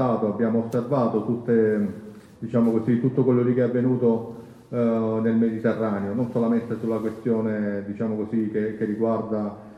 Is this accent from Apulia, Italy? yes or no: yes; Brindisi, Apulia, Italy; vengo da Brindisi, della rete pugliese